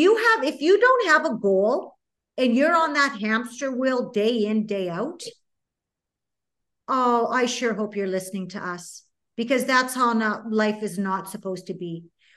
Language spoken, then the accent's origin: English; Saskatchewan, Canada; anybody in my hometown in the province of Saskatchewan, they do not know who I am at all now.